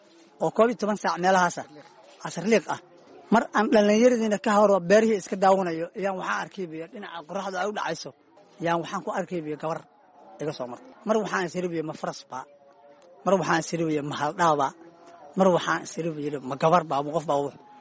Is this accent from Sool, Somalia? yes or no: no; Lower Juba, Somalia; also born or lived in Galguduud; aniga waxaan ku dhashay gobolka Galgaduud, gaar ahaan degmada Cawdaq. wallaahi niyow taariikh nololeedkayga dee intii Soomaaliya ay burburka ahayd umbaan dhashay. haddii Ilaahay ku simoogul yahay waxaan ku koray sida jubbada hoose ilaa iyo gobollada dhexe.